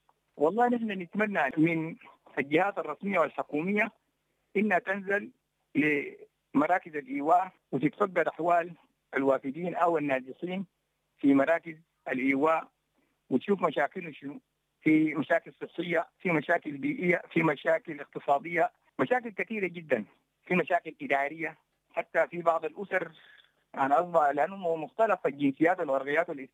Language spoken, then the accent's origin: Arabic; Sudan; أنا كسودانيين